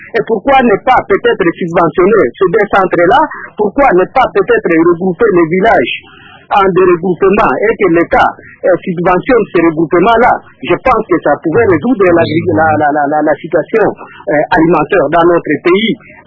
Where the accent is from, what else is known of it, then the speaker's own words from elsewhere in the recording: Bukanga Lonzo, Kwango, DR Congo; je vous parle en tant que natif fils de Bukangalonzo. Je suis de Bukangalonzo.